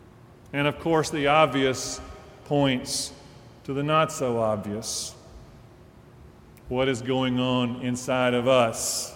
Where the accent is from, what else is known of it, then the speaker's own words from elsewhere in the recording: Deep South, United States; Now, as a child growing up in the Deep South, I understood this as being about having my life in order in case the angry judge came today.